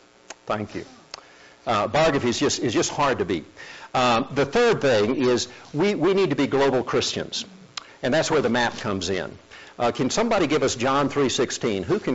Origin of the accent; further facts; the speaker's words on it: South Korea; When I was growing up in Korea, she came and spent some days at our home